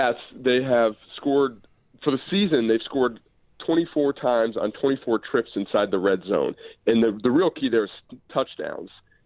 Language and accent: English; New Jersey, United States; So I grew up in New Jersey as a huge Alabama fan.